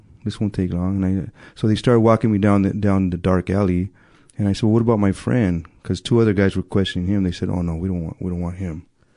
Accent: Pacoima, California, United States; I'm from no gang, but I grew up in Pacoima.

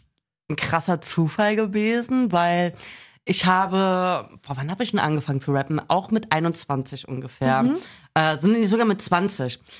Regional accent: Wiesbaden, Hesse, Germany; ich komme aus Wiesbaden ursprünglich.

